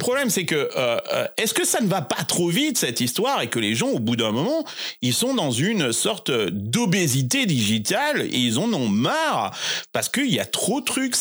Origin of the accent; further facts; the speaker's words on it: Nouvelle-Aquitaine, France; Bah, moi, je viens du Limousin.